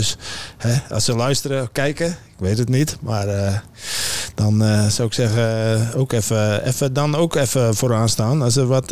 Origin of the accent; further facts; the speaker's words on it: Netherlands; Maar voor ons als Nederlanders is het een hele herkenbare show.